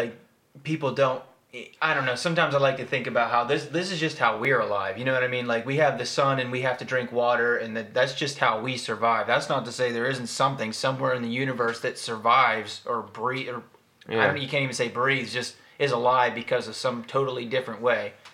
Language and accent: English; Pennsylvania, United States; Okay, so if you go to, we're from Pennsylvania, you go to Gettysburg, you see an orb real quick, you take a picture.